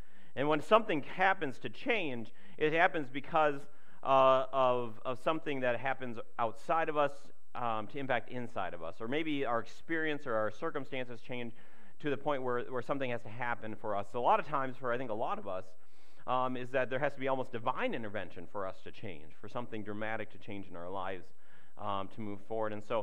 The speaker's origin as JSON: {"language": "English", "region": "Minnesota", "country": "United States", "tie": "born or raised there", "said": "I was back in Minnesota, back in my hometown"}